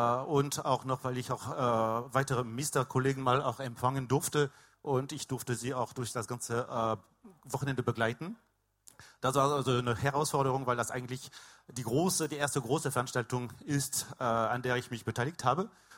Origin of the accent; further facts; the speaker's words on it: France; now in Munich, Germany; Ja, lange her komme ich aus Frankreich. Ich bin auch Deutsch-Franzose. Wohne seit 16 Jahren in München, schon ganz gut eingelebt hier.